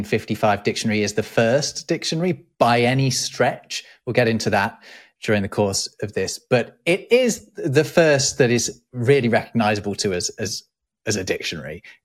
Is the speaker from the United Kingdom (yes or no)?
yes; Derby, East Midlands, United Kingdom; So I grew up in Derby in the English Midlands